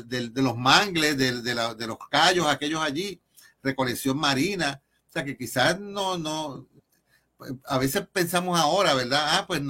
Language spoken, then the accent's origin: Spanish; Puerto Rico; como los puertorriqueños, que somos satos y tenemos indios, africanos, de todo